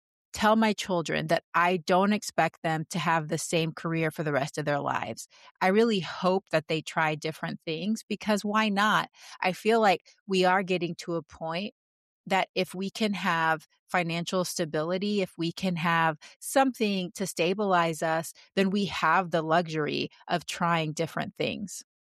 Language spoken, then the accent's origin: English; Texas, United States; also born or lived in Panama; I'm Panamanian. I identify as Latin American, but I was raised 3/4 of the year in Texas when I was growing up, not around a lot of Latin Americans.